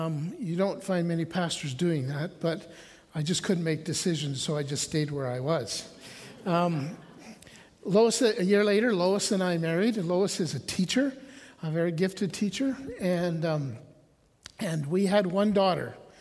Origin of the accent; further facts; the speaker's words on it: Olds, Alberta, Canada; born there; now in Ponoka, Canada; I was born in Olds. My father is a Baptist pastor, or was.